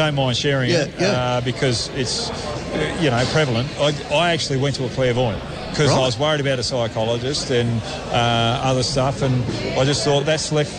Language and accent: English; Williams, Western Australia, Australia; Yeah, so I grew up in Williams.